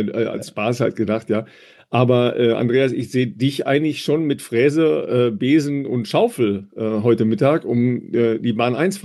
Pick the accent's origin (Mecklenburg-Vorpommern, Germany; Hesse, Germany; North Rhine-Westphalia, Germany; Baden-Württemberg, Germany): North Rhine-Westphalia, Germany; tatsächlich bin ich ja am Rande des Ruhrgebiets aufgewachsen